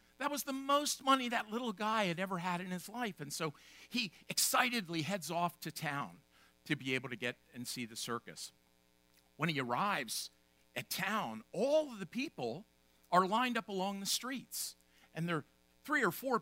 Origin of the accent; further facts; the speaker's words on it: Harrisburg, Pennsylvania, United States; Now, I grew up here in Harrisburg, in the Harrisburg area